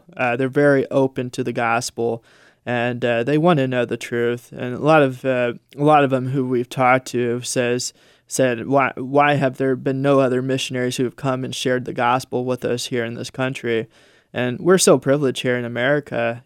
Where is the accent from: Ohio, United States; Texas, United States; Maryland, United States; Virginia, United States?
Ohio, United States; I was raised in Ohio in two different type of families.